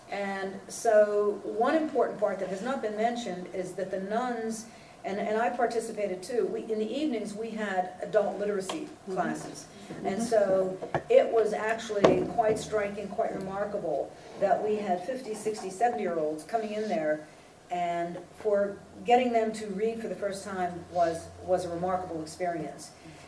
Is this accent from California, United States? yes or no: no; Pennsylvania, United States; I was from Western Pennsylvania, and I had a Catholic education, most of it by choice.